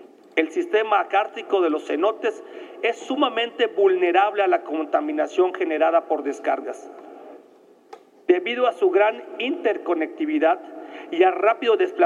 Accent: Yucatán, Mexico; Como yucateco, soy testigo del deterioro y la contaminación evidente de los cenotes y humedales de la península de Yucatán.

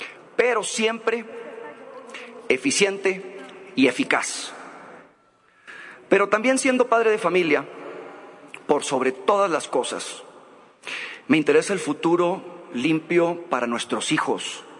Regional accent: Mexico; O bien, como mexicanos, por estrategia y por inteligencia, porque hoy tenemos que hacer de México un país innovador

